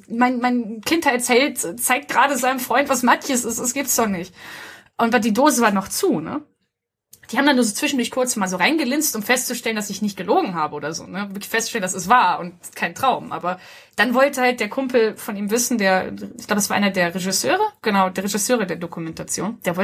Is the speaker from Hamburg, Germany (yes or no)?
yes; Hamburg, Germany; Und als ich sage, dass ich aus Hamburg komme, sagt halt eben, oh ja, Hamburg, wunderschön, da war ich.